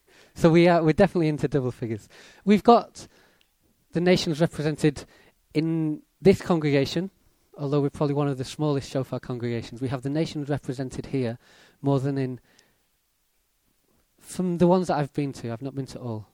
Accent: Wales, United Kingdom; born there; I was born in Wales.

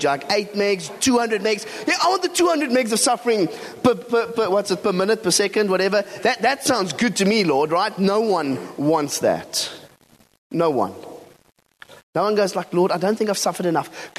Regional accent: Cape Town, Western Cape, South Africa; I come from Cape Town.

